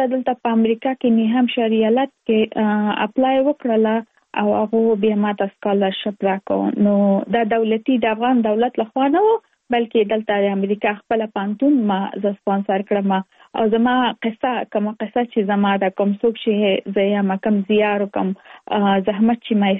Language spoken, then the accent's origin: Pashto; Kabul, Afghanistan; moved away as an adult; now in United States; زه افکورس د افغانستان یم. په افغانستان کې زیږېدلې لومړنۍ زده کړې مې په افغانستان په کابل کې ترسره کړې دي او وروسته له هغه د لکه من ټول چې یو مسافر شوم په امریکا کې اوس په ورجینیا ایالت کې ژوند کوم.